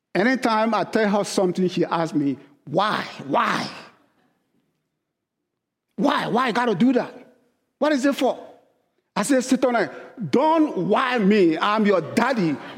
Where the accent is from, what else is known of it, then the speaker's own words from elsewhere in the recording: Biakra, Liberia; I come from that same culture. I come from Liberia in a small town called Biakra. Biakra is a small town.